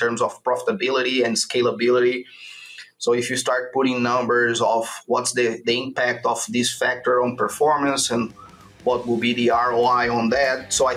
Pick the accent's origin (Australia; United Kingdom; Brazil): Brazil; English is a second language; moved away as an adult; now in United States; my background, I'm originally from Brazil, and that's where I did my vet school over there.